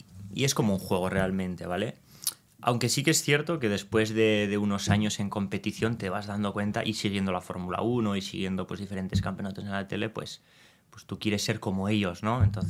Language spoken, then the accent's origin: Spanish; Falces, Navarre, Spain; Yo soy de Falce, soy navarro.